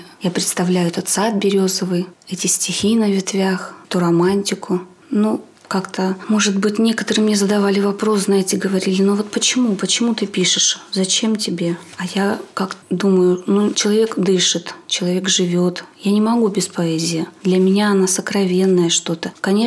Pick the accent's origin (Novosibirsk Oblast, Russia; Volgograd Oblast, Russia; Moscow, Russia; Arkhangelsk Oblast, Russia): Novosibirsk Oblast, Russia; Reshoty; Я вообще из Качковский район, село Решоты. Детство свое я проводила со своей бабушкой.